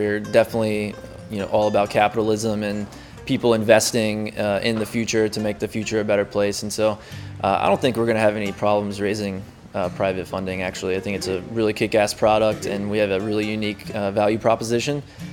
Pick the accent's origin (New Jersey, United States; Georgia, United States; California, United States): Georgia, United States; Athens; I'm from Athens, Georgia